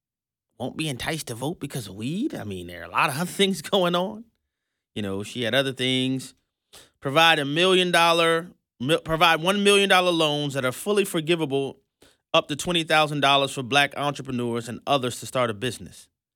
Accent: New Orleans, Louisiana, United States; I can tell you very plainly from growing up in New Orleans, Louisiana, where we have centuries of Democrat government rule

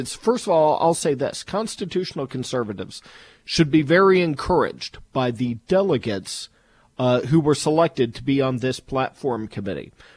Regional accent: Indiana, United States; that's my home state, Indiana

